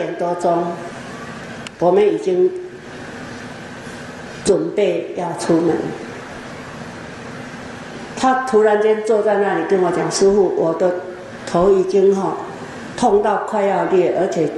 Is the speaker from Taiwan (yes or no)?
yes; Taiwan; 如果那个事情发生在我们台湾人口那么密集、地又这么小的地方，真的是不敢想象